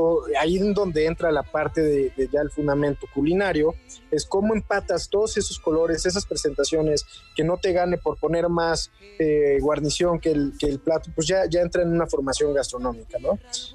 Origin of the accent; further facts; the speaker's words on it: Puebla, Mexico; Me toca ser poblano y hago cocina poblana, me gusta pelear por la cocina poblana.